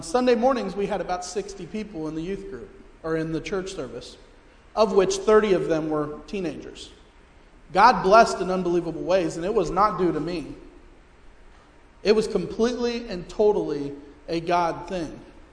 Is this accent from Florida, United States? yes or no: yes; Melbourne, Florida, United States; also born or lived in Springfield, Ohio; I was born in Springfield, Ohio. This will be a little ironic later on. And then I came here about a year after I was born and grew up in Melbourne, Florida.